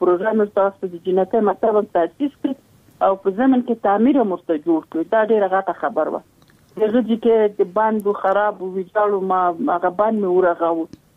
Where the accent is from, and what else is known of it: Logar, Afghanistan